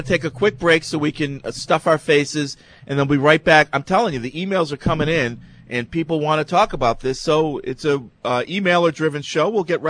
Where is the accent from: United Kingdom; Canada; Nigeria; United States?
United Kingdom; England; now in New Zealand; Speaking as an Englishman living down in New Zealand who played football, not soccer, for 10 years in the UK and supported the WFL, EFL until its demise.